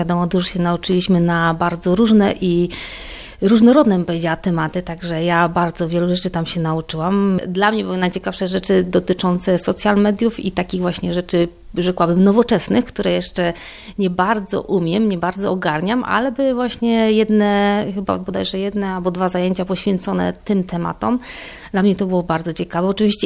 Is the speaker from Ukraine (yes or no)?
no; Vienna, Austria; ja osobiście jestem z Wiednia